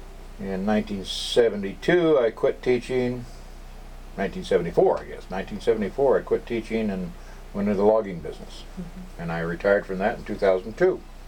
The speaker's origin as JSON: {"language": "English", "town": "Kalispell", "region": "Montana", "country": "United States", "tie": "born or raised there", "said": "I was born in Kalispell in 1937."}